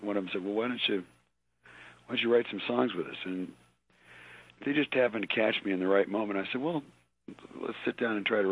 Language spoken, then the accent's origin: English; Wyoming, United States; I was raised in Wyoming. I've listened to this stuff all my life.